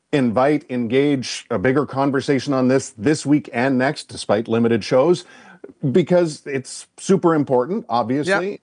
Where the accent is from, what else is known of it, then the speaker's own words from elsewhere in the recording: Canada; Sitting here as a Canadian who was taking part in Hockey Canada teams, events previously